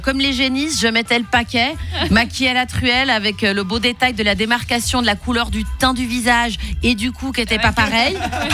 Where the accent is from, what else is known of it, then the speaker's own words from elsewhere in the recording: Spain; French is a second language; je précise, parce que je suis espagnole